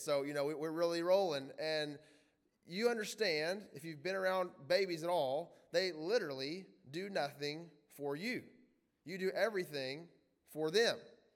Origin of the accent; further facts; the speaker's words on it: Arkansas, United States; And I grew up in Central Arkansas, but went to school in Kansas City at Midwestern